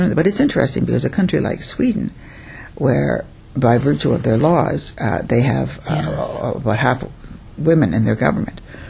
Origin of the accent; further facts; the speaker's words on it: Canada; As a Canadian, that's not a bad thing.